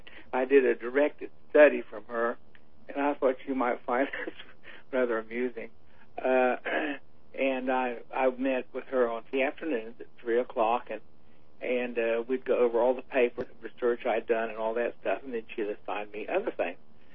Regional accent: the South, United States; now in North Carolina, United States; Well, I'm from the South, and a hoe is something you used to cut grass and weeds in a garden or in the field.

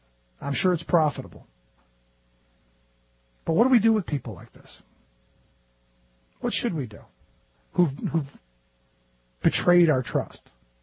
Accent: Cleveland, Ohio, United States; I remember growing up in the Catholic Church, and we always knew that there were a couple of interesting priests around. Where I went to church, it was one of the poorest dioceses in the city of Cleveland.

